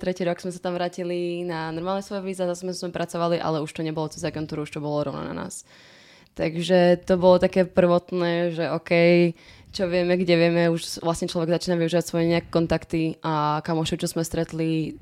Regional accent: eastern Slovakia, Slovakia; accent: eastern Slovak; also born or lived in Prague, Czechia; Ja som úplne z východného Slovenska.

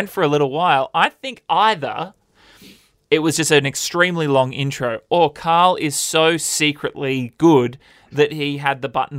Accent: Perth, Western Australia, Australia; I grew up in Perth. You don't see that many celebs walking around

